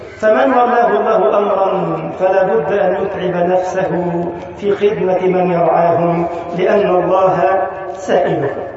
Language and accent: Arabic; Egypt; اللهم انشر أمنك وأمانك على بلدنا مصر يا رب العالمين وسائر بلاد المسلمين.